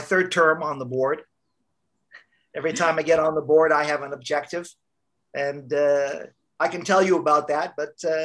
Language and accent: English; Dhahran, Eastern Province, Saudi Arabia; I grew up in Dahran, Saudi Arabia